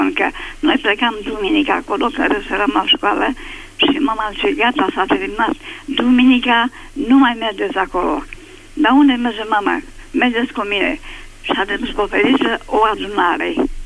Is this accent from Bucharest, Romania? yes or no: no; Focșani, Vrancea County, Romania; Eu sunt din Focșan